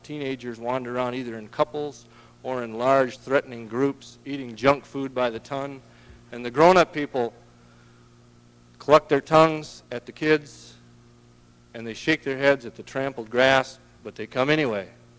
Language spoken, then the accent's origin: English; Clear Lake, Iowa, United States; if you had been in my hometown, Clear Lake, Iowa's fun capital, we would have spent the whole day down at the city park.